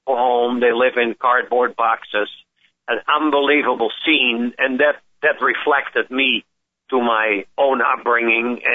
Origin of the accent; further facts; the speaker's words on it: Amsterdam, North Holland, Netherlands; I'm a 72-year young dude. I was born and raised in Amsterdam, Holland during World War II. Just because my father's side was Jewish